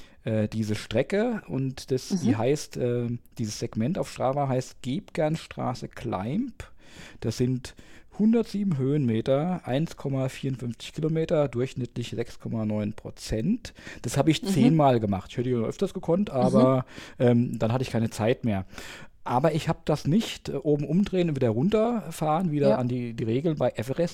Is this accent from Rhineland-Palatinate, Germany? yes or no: yes; Langenlonsheim, Rhineland-Palatinate, Germany; ich komme, bin aufgewachsen in Langenlonsheim an der Nahe, das ist eine schöne Weingegend